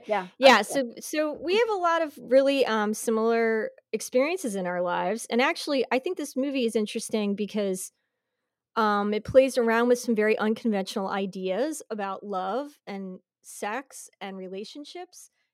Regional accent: Fallsington, Pennsylvania, United States; We grew up together. Best friends. Since we were little children, and we grew up in Fallsington, PA

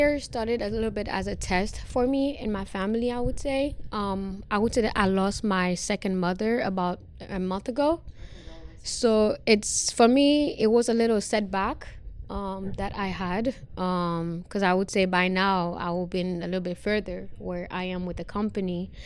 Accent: Guadeloupe; also born or lived in Caribbean; I am from Guadeloupe with Haitian parents. My mother, I grew up in the Caribbean, where I grew up with my mom buying, importing, exporting merchandise.

